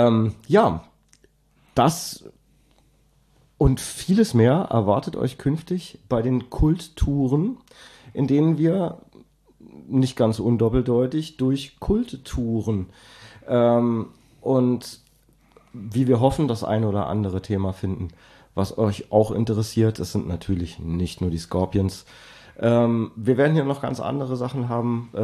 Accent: Berlin, Germany; Unbedingt, als Berliner ist

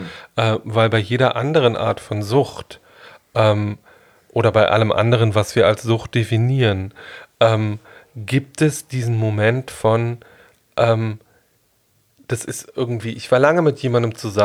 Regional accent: East Germany, Germany; Ich bin in der DDR groß geworden

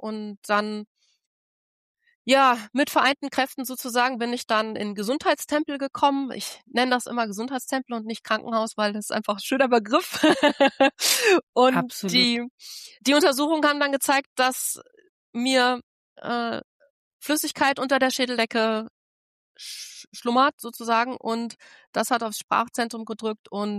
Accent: Rhineland, Germany; ich bin Rheinländerin

